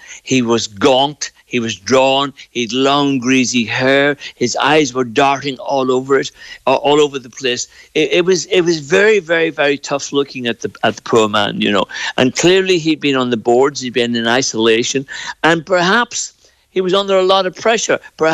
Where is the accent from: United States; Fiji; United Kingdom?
United Kingdom; Northern Ireland; I came from South Armagh. I had a certain way of speaking, and I was Catholic, of course.